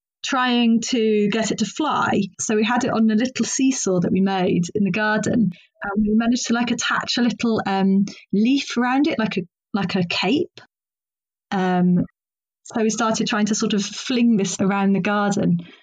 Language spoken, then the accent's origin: English; South West England, United Kingdom; I grew up in Gloucestershire